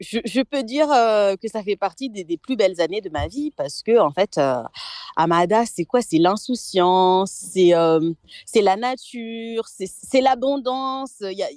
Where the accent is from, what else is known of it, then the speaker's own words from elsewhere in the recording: Madagascar; now in France; je suis née à Madagascar, j'ai grandi au sein d'une famille de fratrie, voilà, avec des oncles, des tantes, voilà. Et puis, une partie de ma vie, j'étais sur Tamatav, au sein de ma famille adoptive.